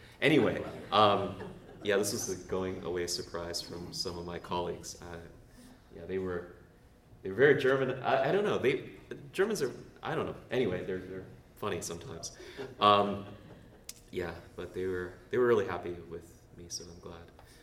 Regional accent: Canada; And growing up in Canada, I consider myself Canadian

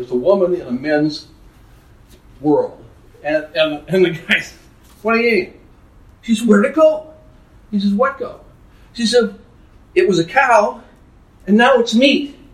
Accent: United States; now in Canada; It's hard to be an American, and now we are Canadian citizens, but it's hard to have grown up in this land and stand on the other side. I'm an alien. I'm an alien in this country in some ways, but I'm a citizen here. I'm an immigrant there.

